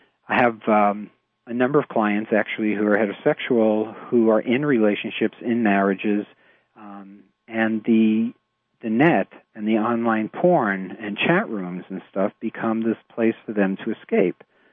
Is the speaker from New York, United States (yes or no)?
yes; New York, United States; accent: New York; The lure, my New York accent came out there.